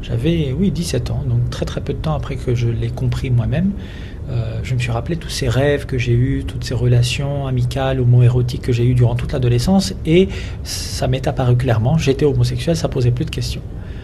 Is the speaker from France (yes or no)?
yes; France; J'ai grandi dans une famille d'origine algérienne. On a grandi en France, j'ai toujours étudié en France.